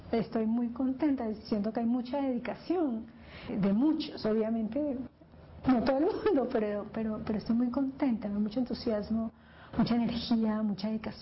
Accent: Panama; first language es; moved away as an adult; como panameña, como alguien que creció escribiendo en español, leyendo en español, y hasta todo el pregrado, y después irme a Estados Unidos a escribir de repente en inglés por primera vez

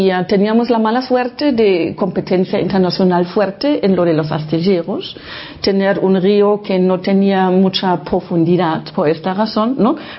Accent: Lower Saxony, Germany; Spanish is a second language; moved away; Entonces nací en Alemania Occidental, en un lugar poco conocido en el resto del mundo, que es Frisia Oriental.

